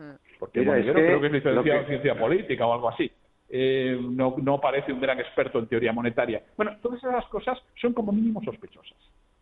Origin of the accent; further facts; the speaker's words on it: Spain; como tantos españoles